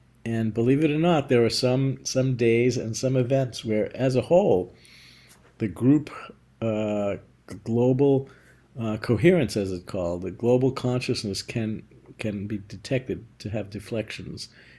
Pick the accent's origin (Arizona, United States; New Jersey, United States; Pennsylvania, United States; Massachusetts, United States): Massachusetts, United States; Boston; I grew up in the Boston area and a big sports fan.